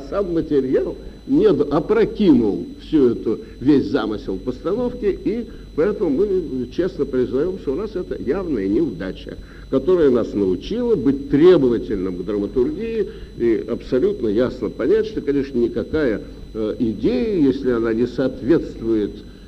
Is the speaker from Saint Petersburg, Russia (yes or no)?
yes; Saint Petersburg, Russia; ну вот я говорю как ленинградец о нашем театре в частности